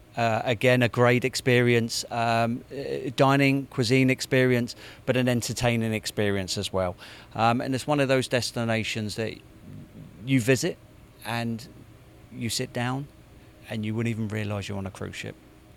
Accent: Portsmouth, South East England, United Kingdom; I'm from Portsmouth in the United Kingdom.

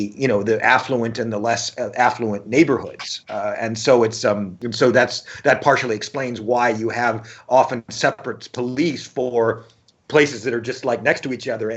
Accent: Austin, Texas, United States; I grew up in Austin, Texas, and we had the Austin police

